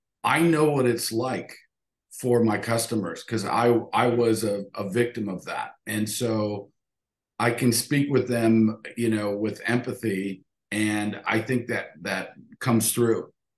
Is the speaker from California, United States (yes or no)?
no; Detroit, Michigan, United States; Both sides of my family, both my mom and my dad, I grew up in Detroit, and they, both sides of the families had family businesses.